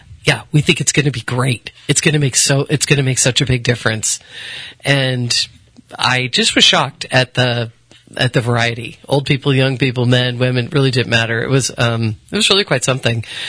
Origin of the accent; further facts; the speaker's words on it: United States; I'm American, one language, no metric, you know.